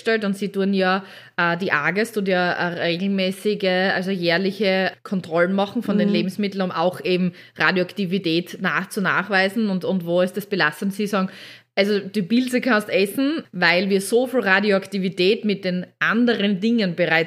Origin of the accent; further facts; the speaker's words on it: Styria, Austria; bei uns in Österreich oder in der Steiermark